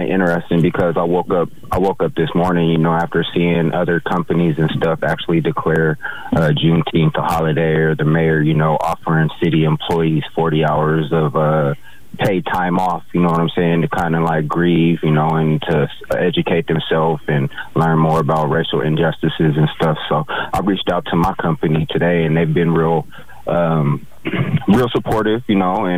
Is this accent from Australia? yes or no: no; Portland, Oregon, United States; Born and raised in Portland, Oregon. I went to Whitaker Middle School and Jefferson High School.